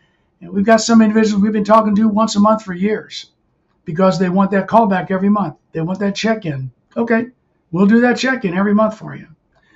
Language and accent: English; St. Louis, Missouri, United States; now in New Jersey, United States; I live in New Jersey. I never thought. I'm from St. Louis.